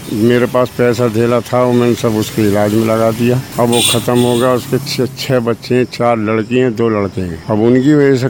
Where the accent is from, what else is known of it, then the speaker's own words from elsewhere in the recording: Tilthari, Uttar Pradesh, India; रघुपुरा के पास गांव है तिलथरी।